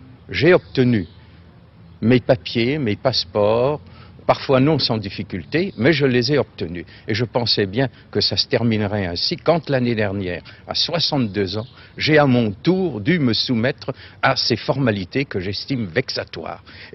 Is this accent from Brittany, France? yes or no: no; Ingersheim, Grand Est, France; born there; Je suis né à Ingersheim, près de Colmar, en 1908. Fait donc partie de cette catégorie d'Alsaciens qui sont soumis à l'obligation de justification de nationalité en vertu du traité de Versailles.